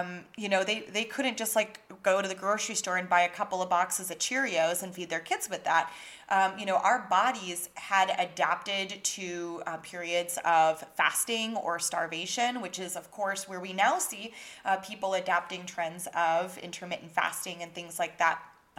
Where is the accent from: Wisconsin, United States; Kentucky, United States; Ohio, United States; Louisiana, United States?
Wisconsin, United States; growing up in the Midwest, first of all, growing up in Wisconsin